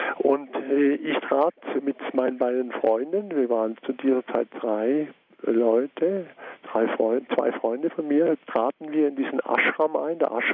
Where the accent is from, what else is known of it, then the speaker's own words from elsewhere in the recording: Konstanz, Baden-Württemberg, Germany; ich bin in Konstanz aufgewachsen, bin Doppelstaatsbürger und bin Schweizer und Deutscher und ich bin katholisch getauft, bin immer regelmäßig zur Heiligen Messe gegangen